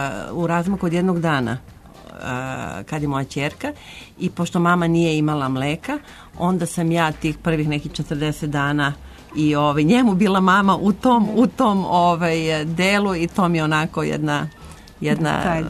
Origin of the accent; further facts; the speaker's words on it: Belgrade, Serbia; ja sam rođena na Voždovcu, na takozvanom Avalskom drumu preko puta Zvezdinog stadiona